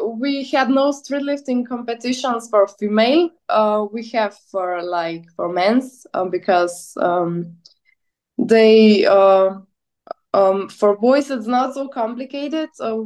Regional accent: Slovenia; I'm from Slovenia. It's a small Balkan country.

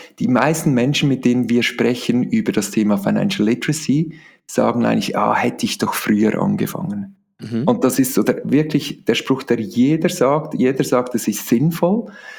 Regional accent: Switzerland; Das ist ja bei uns in der Schweiz ein bisschen speziell.

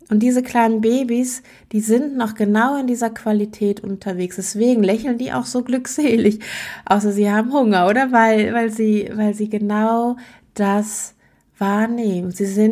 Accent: Germany; now in Switzerland; ich bin Deutsche, die schon ewig in der Schweiz lebt.

